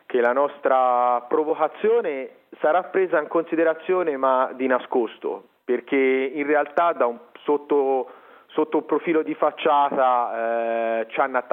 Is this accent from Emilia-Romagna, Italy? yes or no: no; Siena, Tuscany, Italy; proprio perché da senese amo la mia città, amo la mia festa